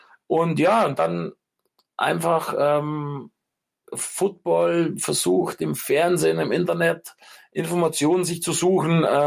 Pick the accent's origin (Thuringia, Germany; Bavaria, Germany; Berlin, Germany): Bavaria, Germany; Ingolstadt; Ich komme aus Ingolstadt.